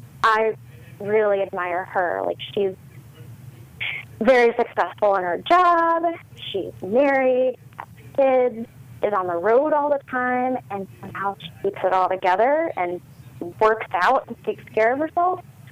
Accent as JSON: {"language": "English", "region": "Virginia", "country": "United States", "also_born_or_lived": "California", "lives_now": "Raleigh, United States", "said": "I was like, well, I'm from Virginia. I'd be happy to leave California and go back to the East Coast."}